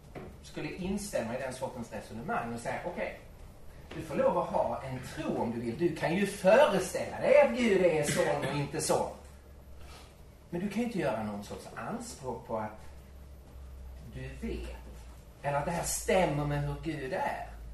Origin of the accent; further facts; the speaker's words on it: Skåne, Sweden; born there; Jag kommer ju från Sverige. Jag är född nere i Skåne, så en del svenskar tycker att man är halvdansk.